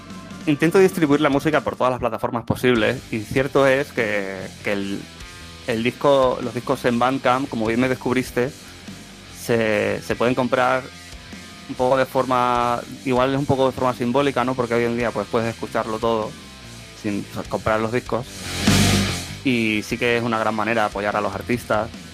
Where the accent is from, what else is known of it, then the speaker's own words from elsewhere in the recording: Extremadura, Spain; como extremeño que soy